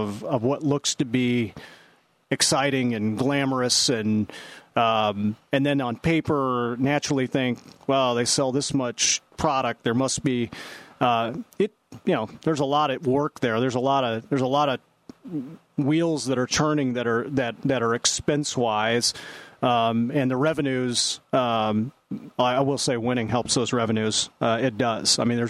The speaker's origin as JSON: {"language": "English", "town": "Kearney", "region": "Nebraska", "country": "United States", "tie": "born or raised there", "said": "I mean, I grew up in Kearney, Nebraska. I never grew up with it."}